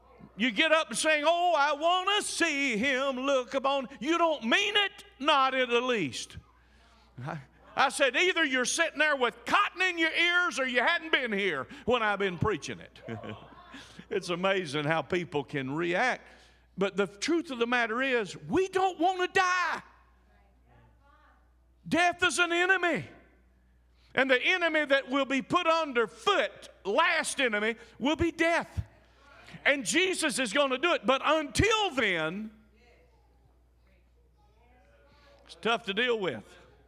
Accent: Mississippi, United States; not far from where I grew up in Mississippi, over in Macomb, Mississippi.

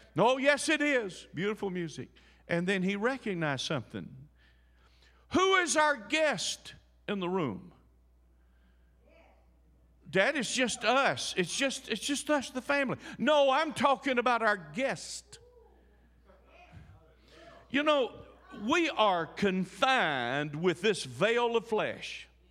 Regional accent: Mississippi, United States; not far from where I grew up in Mississippi, over in Macomb, Mississippi.

